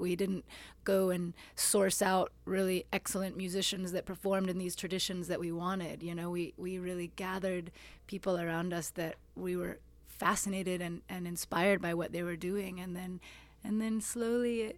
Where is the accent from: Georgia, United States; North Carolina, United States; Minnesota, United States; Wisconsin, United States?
Georgia, United States; Atlanta; also born or lived in southern Appalachia / New Orleans; We were raised in Atlanta. We spent the bedrock of our time in southern Appalachia, and then we spent many, many years living and studying in New Orleans.